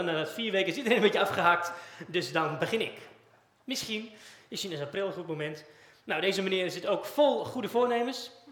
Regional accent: Almelo, Overijssel, Netherlands; voor degenen die me niet kennen. En ik kom uit Almelo.

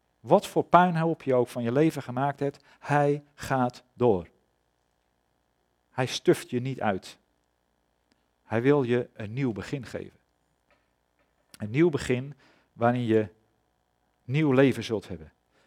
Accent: Netherlands; Als ik zeg van ik ben Nederlander. Nou, misschien dat jullie dat wel geloven. Ik spreek redelijk Nederlands. En ik kom hier vaak. Dus ik zal wel ergens in de buurt wonen.

